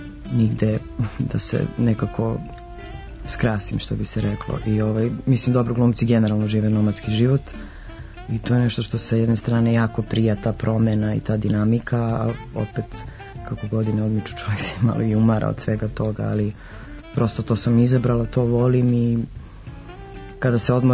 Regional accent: Valjevo, Kolubara District, Serbia; moved away as an adult; also born or lived in Novi Sad / Sombor / Kruševac / Belgrade; Da, ja sam rođena u Valjevu, tamo sam završila osnovnu i srednju školu, upisala sam akademiju u Novom Sadu

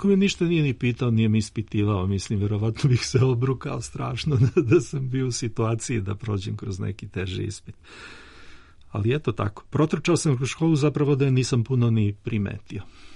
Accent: Belgrade, Serbia; also born or lived in Šabac; Ja sam rođen u Šapcu, tamo sam proveo samo rano detinjstvo, a sa 6 godina doselili smo se u Beograd i od tad živim u Beogradu do pre 4 godine.

